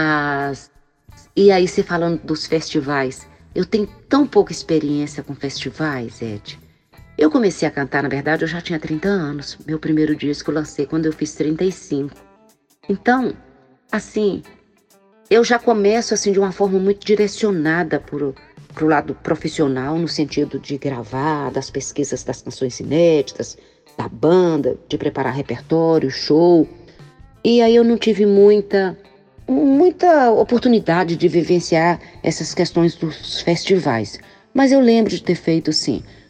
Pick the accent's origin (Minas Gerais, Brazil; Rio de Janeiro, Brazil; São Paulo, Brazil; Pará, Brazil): Minas Gerais, Brazil; moved away; Isso me lembra muito minha infância em Minas Gerais